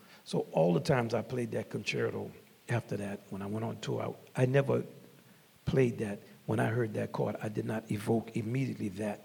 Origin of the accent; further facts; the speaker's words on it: New Orleans, Louisiana, United States; they would know I'm from Pigeontown, and they were sitting there at New Orleans Philharmonic